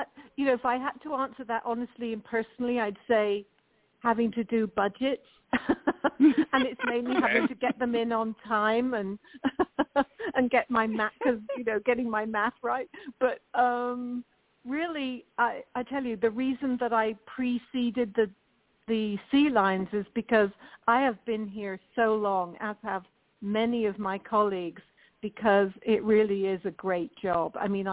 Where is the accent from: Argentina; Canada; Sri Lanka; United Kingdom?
United Kingdom; Bristol, South West England; now in San Francisco, United States; I was born in Bristol in England, which has a lot of parallels to where I am now in San Francisco, because both have suspension bridges and both are ports.